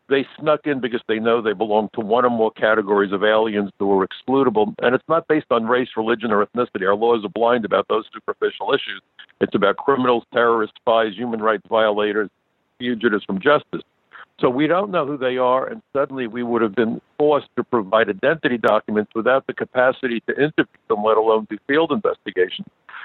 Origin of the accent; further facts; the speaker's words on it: New York City, New York, United States; I'm a New Yorker. I'm Jewish. I'm part of America's smallest minority.